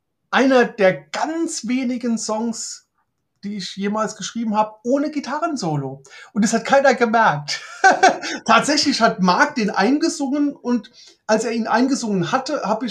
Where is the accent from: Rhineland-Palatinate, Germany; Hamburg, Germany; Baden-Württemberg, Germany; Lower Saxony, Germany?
Rhineland-Palatinate, Germany; ich stamme ja aus der Nähe von Rammstein mit einem M, ne, der größte amerikanische Militärflughafen.